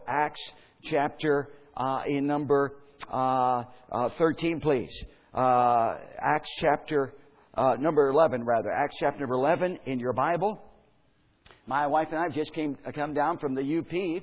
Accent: Indiana, United States; I feel at home because I'm in Indiana, you know. That's my home state. I live up here in South Bend, so I feel at home, too.

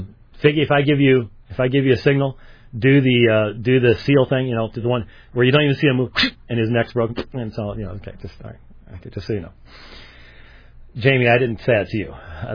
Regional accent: Minneapolis, Minnesota, United States; born there; Because I was born in the Minneapolis area, and I've always been able to figure out the difference between Minneapolis and Istanbul.

